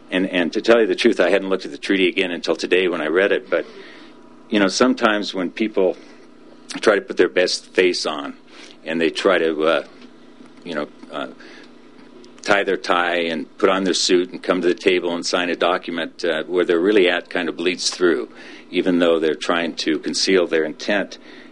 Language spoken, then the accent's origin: English; Winnemucca, Nevada, United States; also born or lived in Reno / Chicago / Denver / Alaska; I was born in Reno, grew up in Winnemucca, went to college in Chicago, law school in Denver, and then I went up to Alaska